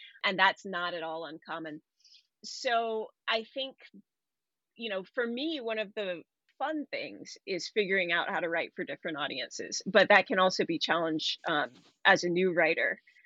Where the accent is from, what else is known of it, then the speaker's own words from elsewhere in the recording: Atlanta, Georgia, United States; I'm from Atlanta, so my home convention is Dragon Con.